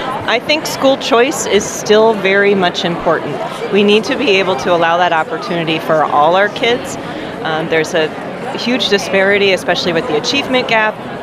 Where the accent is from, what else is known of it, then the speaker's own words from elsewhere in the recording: Golden Valley, Minnesota, United States; I'm from the Golden Valley area. Well, I'm Catholic.